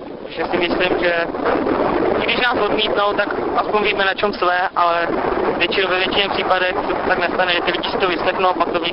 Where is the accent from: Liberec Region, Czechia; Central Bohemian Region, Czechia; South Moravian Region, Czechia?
Central Bohemian Region, Czechia; Zaječov; jsem ze Zaječova a je mi 22 let.